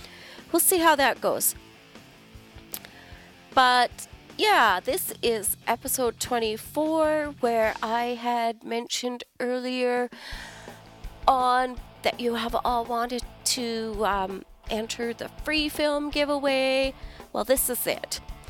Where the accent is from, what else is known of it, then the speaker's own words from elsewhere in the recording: Waterloo, Ontario, Canada; also born or lived in Squamish, Canada; I grew up in Waterloo, Ontario. Somewhat unfortunately, only because it is a bit of a wasteland of cities and highways. Busy people doing busy things.